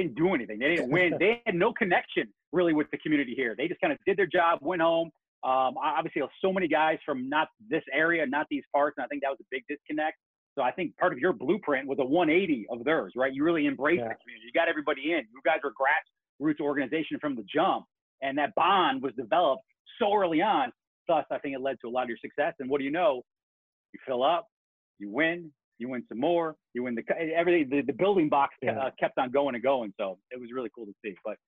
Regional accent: Chicago, Illinois, United States; Yeah, so growing up in Chicago, guys, obviously, you know, there's nothing like an afternoon at Wrigley when it's June.

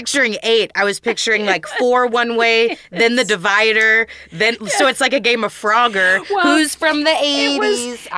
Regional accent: Texas, United States; I'm from Texas, and Boca just sounds like a fake place to me.

